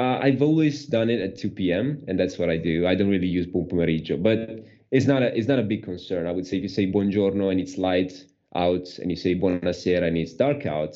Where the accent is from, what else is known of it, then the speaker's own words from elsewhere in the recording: Milan, Lombardy, Italy; English is a second language; I was brought up in Milan in the north